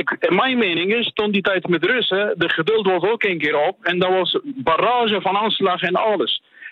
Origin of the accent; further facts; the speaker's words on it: Afghanistan; Dutch is a second language; Aan de andere kant, als Afghaan